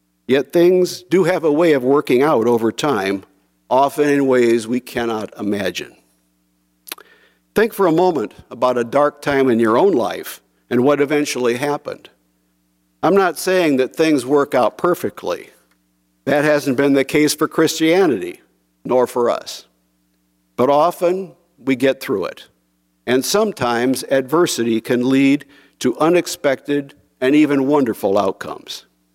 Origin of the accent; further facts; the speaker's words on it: St. Louis, Missouri, United States; I was inducted in the Army in St. Louis, my hometown at the time.